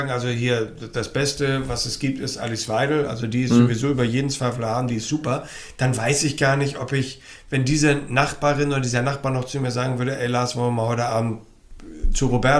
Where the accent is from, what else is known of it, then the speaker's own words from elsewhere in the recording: Hamburg, Germany; Das heißt bei uns in Hamburg der Hamburger Dom.